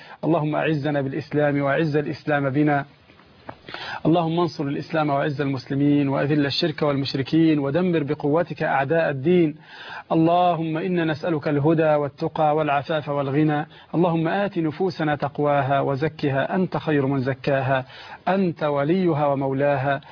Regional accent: Egypt; وهذا موجود حتى عندنا في مصر. في مصر هنا موجود

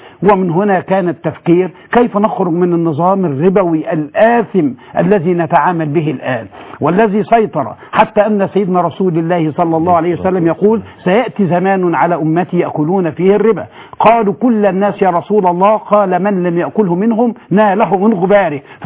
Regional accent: Egypt; دي بدأت هذه الفكرة في بداية السبعينات عندنا في مصر، ومنها انتشرت في العالم الإسلامي

